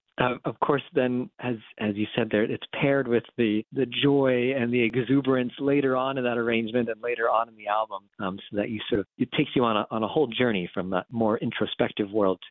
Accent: Delaware, United States; And I grew up in Delaware, so it's not, you know, not really Appalachia, but my family is from the Shenandoah Valley.

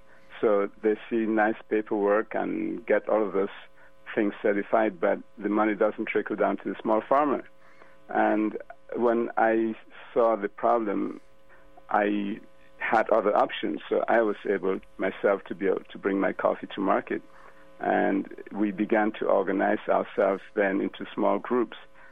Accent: Cameroon; now in Atlanta, United States; I'm a small farmer, even though I'm calling from Atlanta. I'm from Cameroon. I have a farm in Cameroon.

